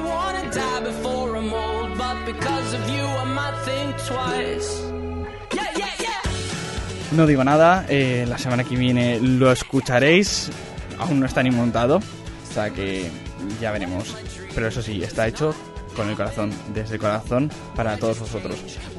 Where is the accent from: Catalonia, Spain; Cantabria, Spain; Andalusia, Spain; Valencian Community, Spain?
Valencian Community, Spain; Valencia; yo soy de Valencia y nos fuimos hasta Bilbao a vivir la experiencia